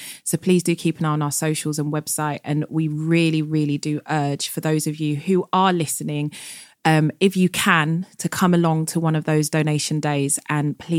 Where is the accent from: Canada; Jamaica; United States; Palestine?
Jamaica; it's the only thing really that we eat from there because we're Jamaican.